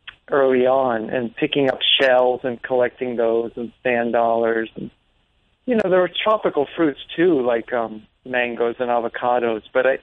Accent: Miami, Florida, United States; No, people often guess that, but I'm from the New York of the South. I'm from Miami.

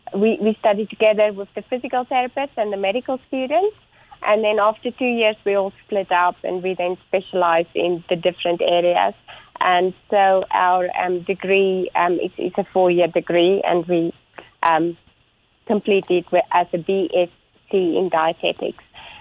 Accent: Bloemfontein, Free State, South Africa; I am South African by background, and I grew up in a very small town right in the middle of South Africa called Bloemfontein, where I also studied dietetics.

